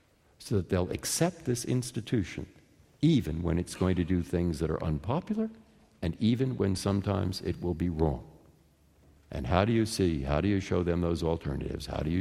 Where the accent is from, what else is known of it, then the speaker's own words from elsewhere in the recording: San Francisco, California, United States; I mean, I grew up in San Francisco. I've lived in this community for more than 40 years.